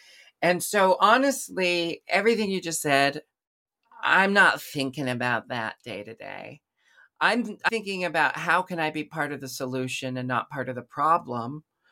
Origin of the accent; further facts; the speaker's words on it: United States; we are American citizens who should, just as a baseline, have these freedoms and equalities already.